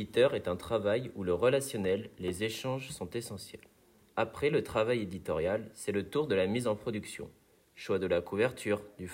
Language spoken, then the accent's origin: French; Normandy, France; En tant que Normand, on peut penser aux